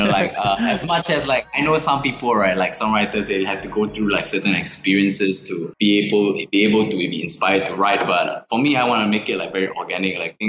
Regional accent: Singapore; first language Mandarin; English is a second language; In Singapore as well, like, my mother tongue is Mandarin, so I speak Mandarin as well.

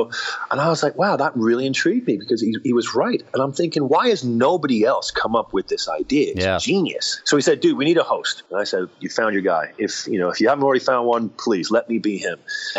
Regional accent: Hong Kong; growing up in Hong Kong, for me, obviously

